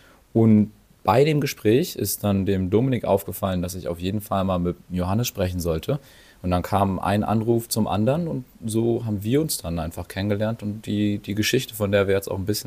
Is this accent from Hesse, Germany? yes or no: no; Berlin, Germany; ich bin selber auch aus der Gegend von Berlin